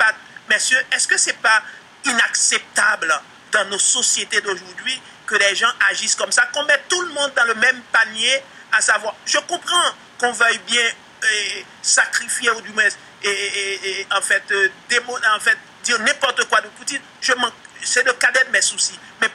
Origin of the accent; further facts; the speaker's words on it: Quebec, Canada; parce que nous sommes au Québec, nous sommes des Québécois